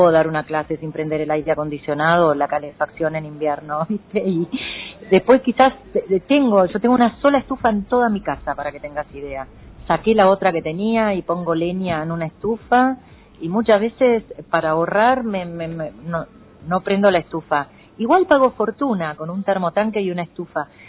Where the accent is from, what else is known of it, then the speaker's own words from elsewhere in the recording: Argentina; porque yo soy una argentina más, yo soy laburanta